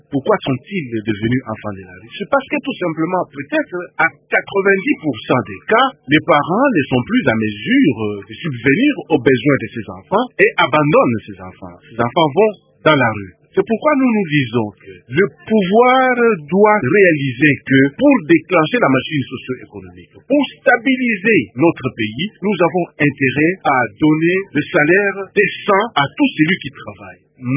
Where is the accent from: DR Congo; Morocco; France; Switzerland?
DR Congo; Mweka, Kasaï; born there; je sais que je suis né à Mweka. Mon père et ma mère étaient à Mweka et je suis allé dans la maternité là où j'étais né.